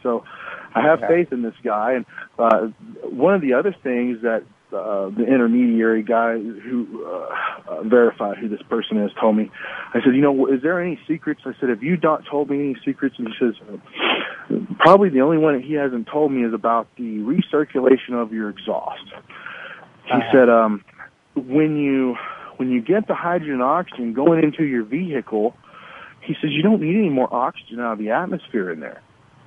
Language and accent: English; Texas, United States; I'm from Texas. I probably can't get it any simpler than that.